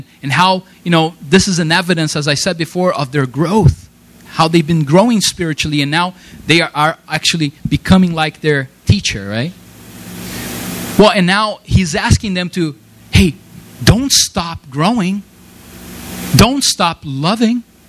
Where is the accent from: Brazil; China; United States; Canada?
Brazil; Yesterday was a very sad day for the Brazilian people. I'm from Brazil, by the way.